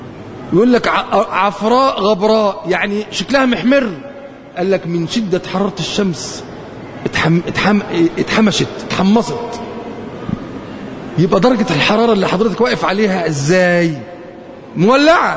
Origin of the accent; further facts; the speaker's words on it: Cairo, Cairo Governorate, Egypt; كان احنا عندنا في القاهرة